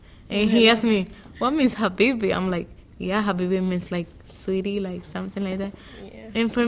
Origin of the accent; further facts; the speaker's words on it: Dominican Republic; I'm from Dominican Republic, and I am 15 years old.